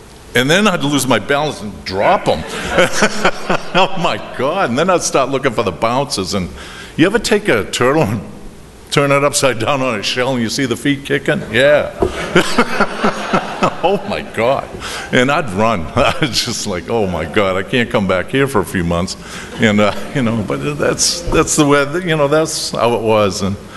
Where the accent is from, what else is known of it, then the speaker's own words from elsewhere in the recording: Boston, Massachusetts, United States; accent: Boston; But there's the, okay, here comes my Boston accent.